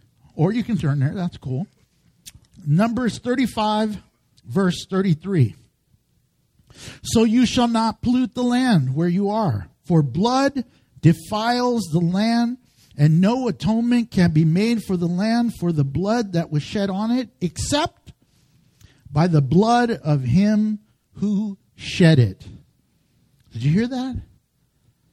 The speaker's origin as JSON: {"language": "English", "country": "United States", "tie": "born there", "said": "I love America. I was born in America. My parents were born in America."}